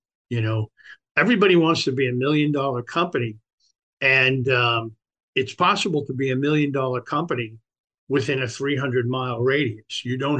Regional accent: Maine, United States; none of which I've ever had. I'm from Maine.

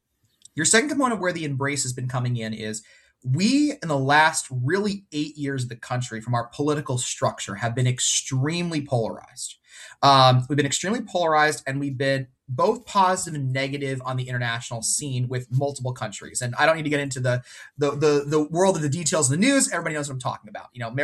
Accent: New England, United States; Sure, but I'm also from New England.

